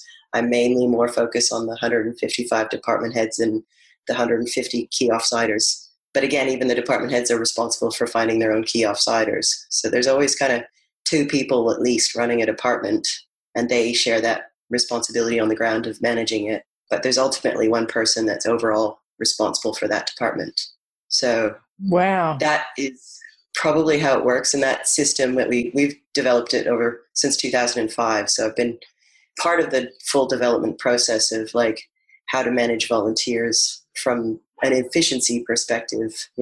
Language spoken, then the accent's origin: English; Canada; moved away; You may have picked up I have an accent. I came from Canada and back in 2003. So I have been here for some years now, 15, I guess.